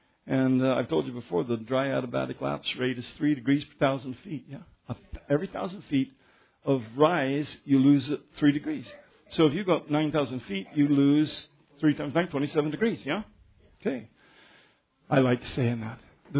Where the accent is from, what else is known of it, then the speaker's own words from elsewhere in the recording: Colorado, United States; also born or lived in Nebraska; I lived in Nebraska. I know what a snowstorm is. I grew up in Colorado.